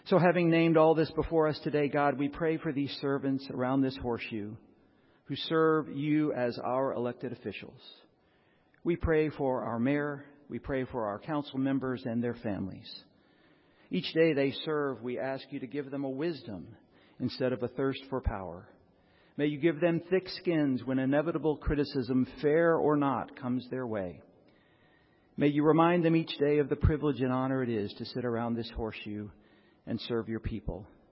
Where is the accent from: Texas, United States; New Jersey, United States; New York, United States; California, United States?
Texas, United States; Dallas; I grew up in Preston Hollow and used to ride my bike to get baseball cards at the 7-Eleven right there at Preston Royal.